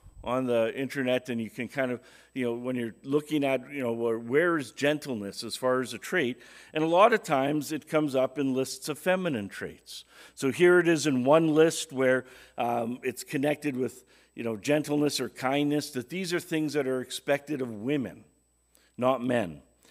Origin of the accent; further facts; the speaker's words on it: Wales, United Kingdom; Another thing you don't know about me, is that I'm Welsh, okay?